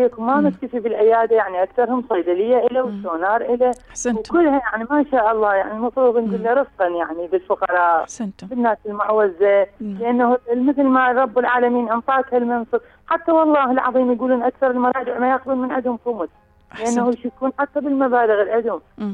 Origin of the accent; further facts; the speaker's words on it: Najaf, Najaf Governorate, Iraq; وهواي حتى عندنا بالنجف يعني عندنا دكتور الله يعافيه محمد الخلخال لسه كشفته 5000 وسواها 3000 وما عنده حتى يعطي علاج.